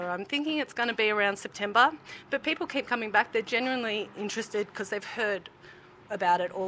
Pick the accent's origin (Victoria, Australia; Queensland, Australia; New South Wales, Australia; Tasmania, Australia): Victoria, Australia; Buchan; I'm from Buchan and I'm a local. I've been here for 35 years.